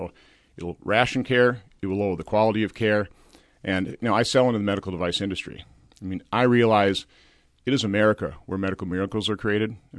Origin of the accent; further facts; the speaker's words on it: Minneapolis, Minnesota, United States; Well, I grew up in Minneapolis, and I've worked all my life.